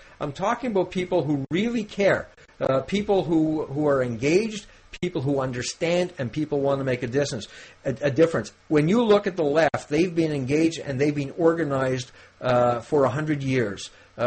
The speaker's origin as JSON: {"language": "English", "country": "Canada", "said": "As a Canadian now, I went across the border yesterday into Messina, New York, to go grocery shopping."}